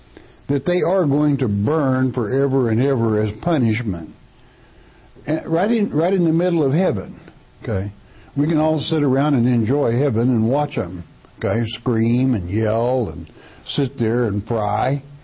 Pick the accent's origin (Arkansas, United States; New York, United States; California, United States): Arkansas, United States; Gravette; born there; now in Oklahoma, United States; I was born in Gravette, Arkansas, but I live in Oklahoma.